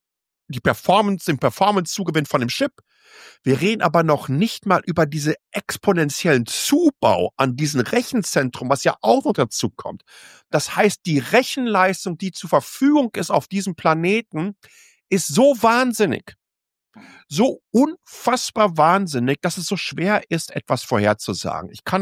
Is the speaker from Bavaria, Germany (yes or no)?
no; North Rhine-Westphalia, Germany; ich komme ja aus dem Ruhrgebiet